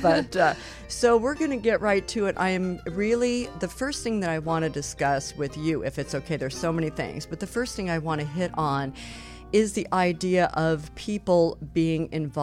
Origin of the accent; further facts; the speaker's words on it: Chicago, Illinois, United States; from my hometown, Chicago, Illinois